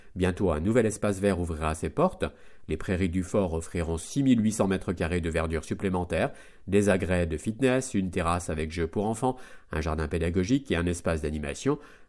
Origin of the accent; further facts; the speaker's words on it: Vitry-sur-Seine, Île-de-France, France; 27 ans, ancien basketteur de l'ESV. Je suis né et j'ai grandi à Balzac, juste à côté du gymnase.